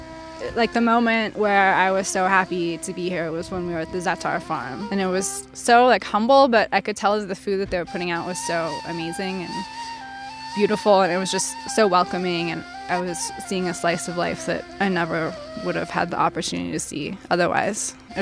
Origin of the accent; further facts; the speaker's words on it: California, United States; growing up in Southern California, my best friend's mom was Lebanese